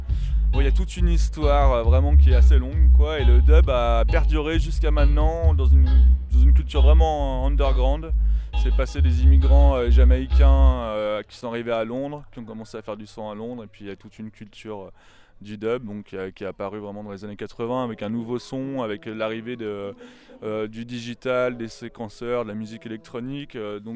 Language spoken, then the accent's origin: French; Lyon, Auvergne-Rhône-Alpes, France; c'était dans une soirée au nord de Lyon, vu que je suis de Lyon, quoi